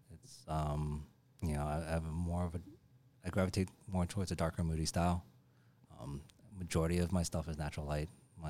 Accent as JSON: {"language": "English", "region": "New York", "country": "United States", "tie": "born there", "said": "No, I was born in New York."}